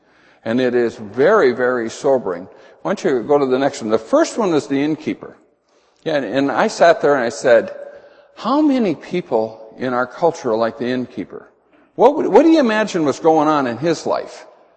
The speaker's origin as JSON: {"language": "English", "town": "Edgeley", "region": "North Dakota", "country": "United States", "tie": "born or raised there", "said": "I grew up in Edgeley, North Dakota, and one thing that Edgeley has done, it's a little town"}